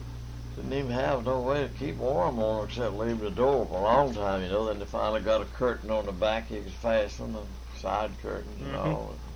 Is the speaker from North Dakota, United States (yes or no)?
yes; North Dakota, United States; born there; I was born in Slope County. So she didn't get far away from home.